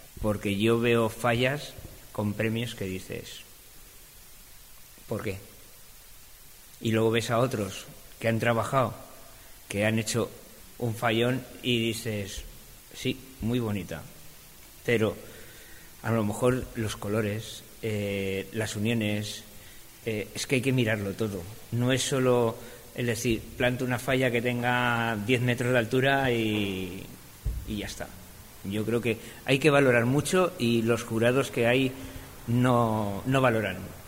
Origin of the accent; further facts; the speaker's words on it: Valencia, Valencian Community, Spain; como buen valenciano, siempre amunt.